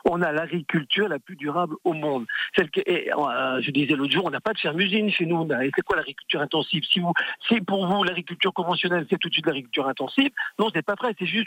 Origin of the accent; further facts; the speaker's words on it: Brittany, France; Chez nous, dans le Finistère